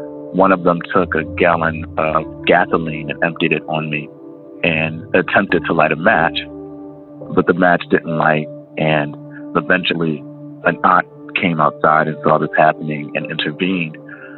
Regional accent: Camden, New Jersey, United States; a moment that I experienced as a young person growing up in Camden, New Jersey.

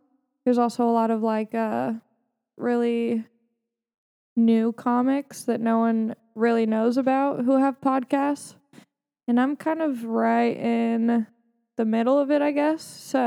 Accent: Long Beach, California, United States; I'm from Long Beach, California, and, you know, grew up with my parents, Larry and Jennifer, good people, working class, union people.

